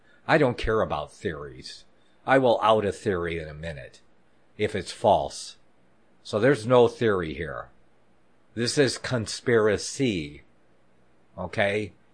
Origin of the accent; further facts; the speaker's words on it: Michigan, United States; Whitmer from Michigan. Again, Whitmer, whatever her name is, from my home state where I was born, actually.